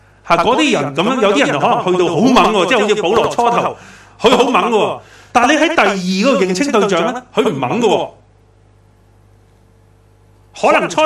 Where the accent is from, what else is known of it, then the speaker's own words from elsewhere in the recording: China; 讲埋啲嘢做咩？你逐个我讲死，我哋中国人最就忌噶啦